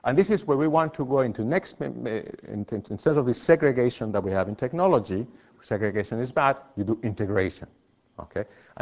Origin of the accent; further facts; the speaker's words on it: Mainz, Rhineland-Palatinate, Germany; Since I'm from Mainz